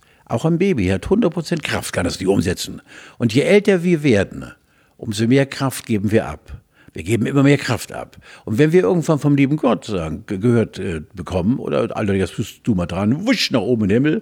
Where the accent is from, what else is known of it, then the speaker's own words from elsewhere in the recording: Hamburg, Germany; Ich wohnte in der Spaltingstraße bei uns in Hamburg, Ecke Ost-Weststraße hieß sie damals noch.